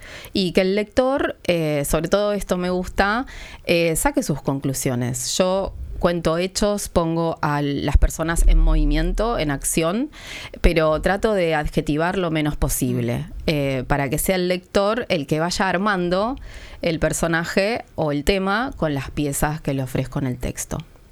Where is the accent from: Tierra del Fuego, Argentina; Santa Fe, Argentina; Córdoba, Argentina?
Tierra del Fuego, Argentina; now in Buenos Aires, Argentina; Yo soy de Tierra del Fuego, pero hace muchos años que vivo en Capital Federal